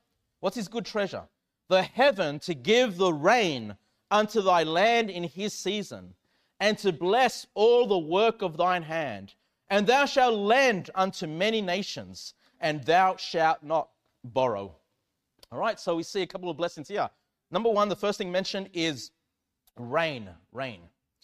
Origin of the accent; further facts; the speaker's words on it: Australia; As Australian, people don't think that's the holy people of God, right?